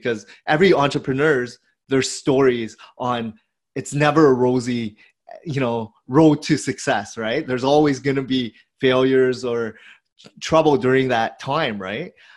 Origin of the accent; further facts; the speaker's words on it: Hamilton, Ontario, Canada; growing up in Hamilton, I didn't really have a lot of mentors or people that I looked up to, because, you know, in that small community, they didn't really have a lot of big companies there